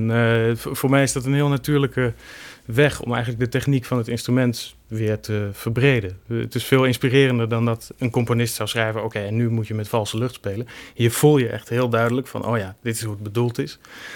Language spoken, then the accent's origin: Dutch; Groningen, Netherlands; Ik kom ook uit Groningen, dat zou ik eigenlijk niet meer moeten toevoegen.